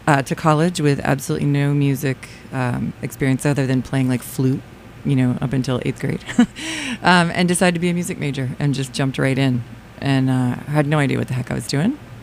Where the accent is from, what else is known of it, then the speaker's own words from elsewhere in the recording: Medfield, Massachusetts, United States; I grew up in Medfield, so out in the burbs. Yeah, always been a suburban chick.